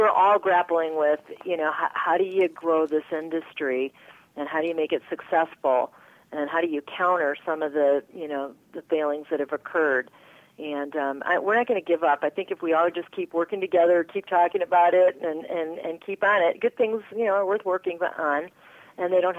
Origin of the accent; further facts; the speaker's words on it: Phoenix, Arizona, United States; it's like we're from Phoenix, we're here to help.